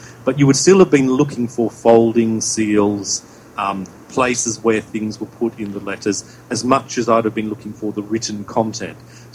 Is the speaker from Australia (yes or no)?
yes; Australia; and I grew up in Australia, and so I was back there